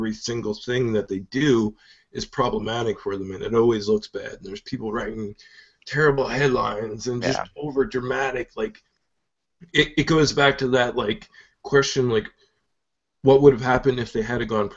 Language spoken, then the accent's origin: English; Canada; I'm Canadian and I followed the company for so long